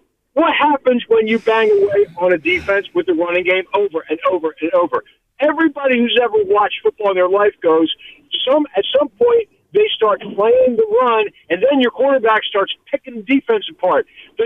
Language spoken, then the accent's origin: English; Philadelphia, Pennsylvania, United States; What has happened to my hometown? Y'all are so soft. Let me tell you, Joe, I am so on board with you. First of all, let me say, I am Philly born and Philly bred, and when I die, I'll be Philly dead.